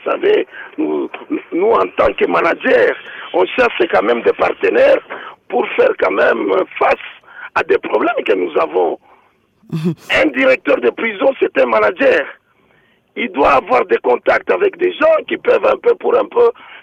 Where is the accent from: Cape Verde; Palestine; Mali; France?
France; même en Europe, moi je viens de la France, même en Europe